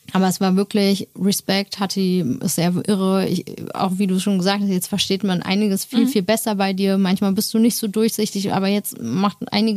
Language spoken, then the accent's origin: German; Turkey; ich bin auch Türkin